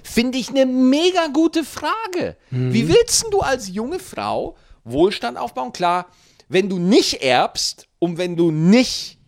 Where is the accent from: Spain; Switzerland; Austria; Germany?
Germany; Bavaria; Ich habe als Bayer nur Nachteile.